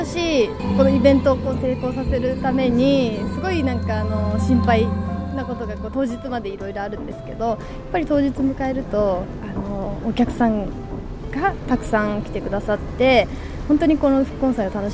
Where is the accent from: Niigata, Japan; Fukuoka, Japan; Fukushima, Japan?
Fukushima, Japan; 私は福島県出身在住で